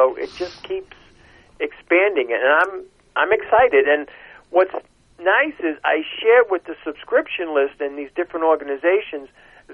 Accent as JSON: {"language": "English", "region": "Massachusetts", "country": "United States", "said": "Well, maybe it's confusing because I am originally from Massachusetts."}